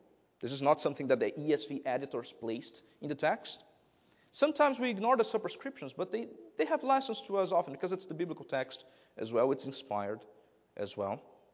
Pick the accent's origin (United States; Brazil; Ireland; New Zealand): Brazil; Just in Brazil, I am from Brazil, let me give you a brief example.